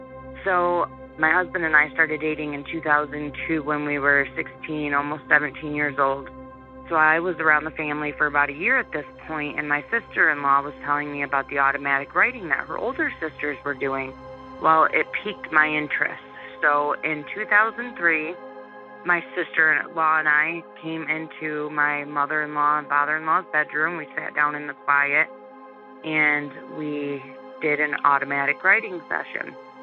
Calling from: North Branch, Michigan, United States; I'm calling from North Branch, Michigan.

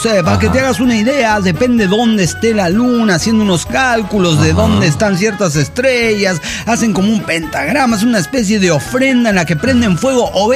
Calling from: Cochabamba, Bolivia; de Cochabamba, Bolivia.

